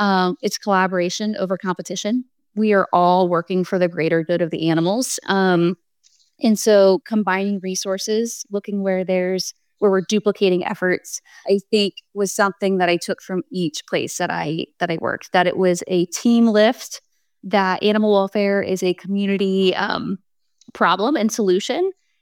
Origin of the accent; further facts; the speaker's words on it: Ohio, United States; When I was growing up in Ohio, I just thought I wanted to be a veterinarian and a ballerina.